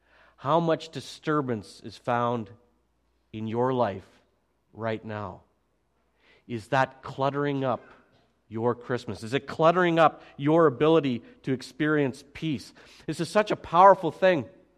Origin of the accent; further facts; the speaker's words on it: Alberta, Canada; I'm from Alberta. I know winter.